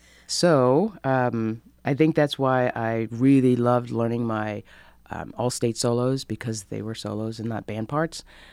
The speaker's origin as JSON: {"language": "English", "town": "Annapolis", "region": "Maryland", "country": "United States", "tie": "born or raised there", "said": "No, I'm not from Pennsylvania. I actually grew up in Annapolis, Maryland."}